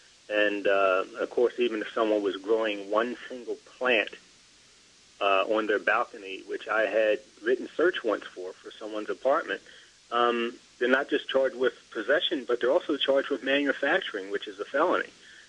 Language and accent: English; Baltimore, Maryland, United States; growing up in Baltimore, I got to see it from the perspective of living in a community